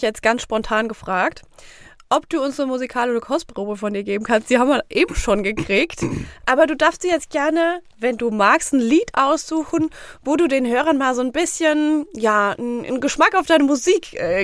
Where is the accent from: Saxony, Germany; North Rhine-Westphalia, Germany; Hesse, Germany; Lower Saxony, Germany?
Hesse, Germany; Ich bin ja auch aus dem Vogelsberg